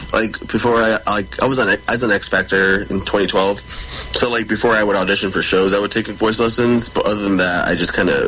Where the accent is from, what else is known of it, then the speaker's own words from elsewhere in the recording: Chicago, Illinois, United States; I'm from Chicago. I live here.